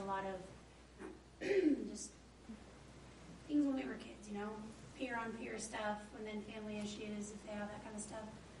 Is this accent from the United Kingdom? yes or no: no; Sioux Falls, South Dakota, United States; I grew up in Sioux Falls. nothing like this when I was a kid.